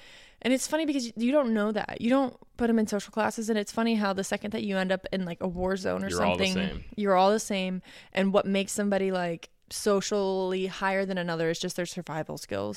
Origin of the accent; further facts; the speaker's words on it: United States; at least being American growing up, I never saw a lot of movies, nor did I ever learn much about the German side of the world